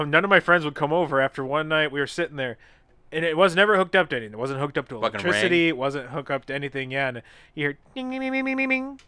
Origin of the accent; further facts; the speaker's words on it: Prescott, Arizona, United States; growing up in Arizona, all the ghost towns and stuff. We had Jerome, Arizona, full of. I grew up in Prescott.